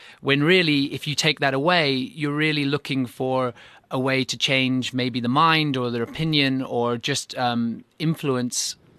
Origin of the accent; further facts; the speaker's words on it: Cape Town, Western Cape, South Africa; also born or lived in North England; I grew up in Cape Town, but my parents and I was born in North England.